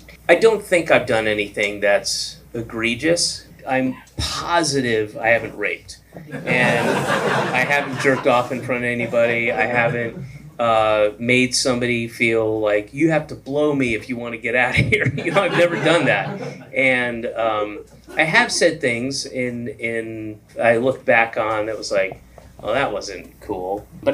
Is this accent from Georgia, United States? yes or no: yes; Georgia, United States; I grew up in the United States. So of course I can believe it. I grew up in Georgia.